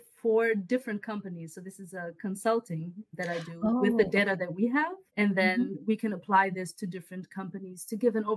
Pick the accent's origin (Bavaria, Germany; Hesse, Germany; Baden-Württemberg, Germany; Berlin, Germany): Hesse, Germany; moved away as an adult; now in Vienna, Austria; Originally, I'm from Germany. From a pretty small town close to Frankfurt. And then I did my bachelor's in Stuttgart.